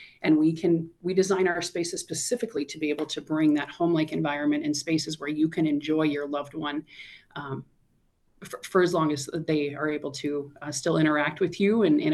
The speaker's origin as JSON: {"language": "English", "region": "South Dakota", "country": "United States", "tie": "born or raised there", "said": "You know, growing up in South Dakota, I think there is nothing more beautiful than some of the outdoor spaces that we have around here."}